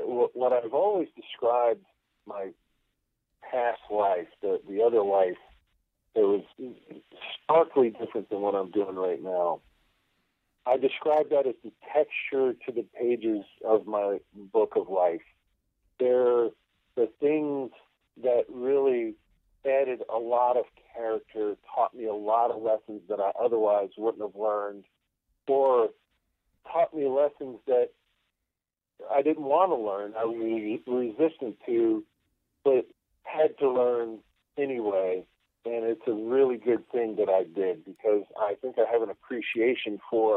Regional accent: New York, United States; also born or lived in North Carolina; Well, you know, the thing is, I was raised in New York, mm-hmm. but I was actually born in North Carolina, along with just about my entire family.

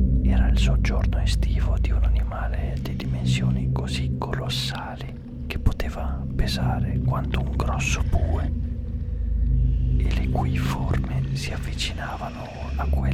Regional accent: Bergamo, Lombardy, Italy; Io sono un bergamasco

